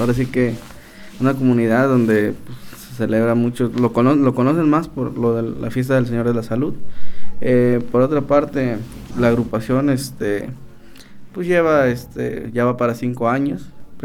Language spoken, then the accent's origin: Spanish; Cacahuatengo, Hidalgo, Mexico; los demás que integramos, pues somos de ahí de Cacahuatengo.